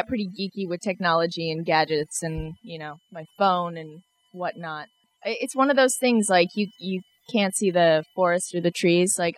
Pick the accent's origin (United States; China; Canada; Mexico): Canada; I'm Canadian.